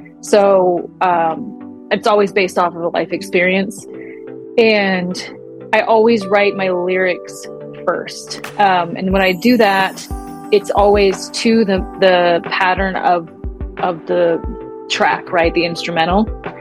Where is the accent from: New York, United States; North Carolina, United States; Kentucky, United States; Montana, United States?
Montana, United States; Browning; So my background is, I'm originally from Browning, Montana.